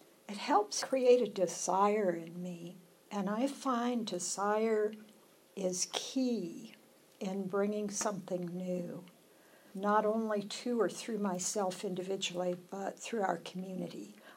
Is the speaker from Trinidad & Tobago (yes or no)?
no; the South, United States; I grew up in the South, so I went to university in the South.